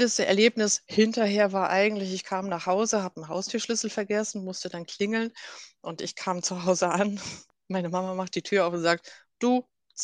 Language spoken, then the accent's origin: German; Bremen, Germany; In Bremen gab es, also ich bin Bremerin